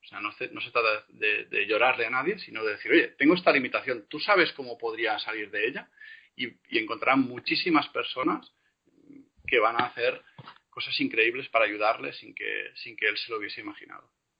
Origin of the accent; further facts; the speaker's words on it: Catalonia, Spain; recordad que soy catalán, por lo tanto, escribimos distinto que hablamos